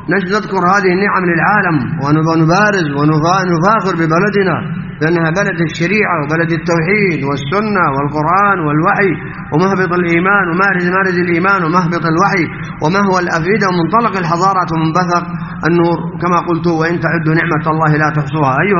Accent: Saudi Arabia; نعيش في بلادنا المملكة العربية السعودية

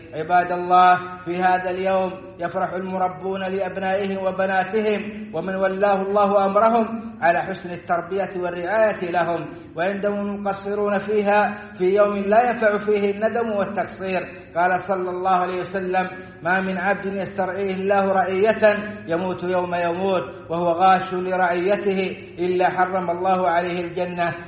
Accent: Saudi Arabia; وأدم على بلادنا السعودية أمنها وإيمانها ومقدساتها وقيادتها والخيرات في أرجائها

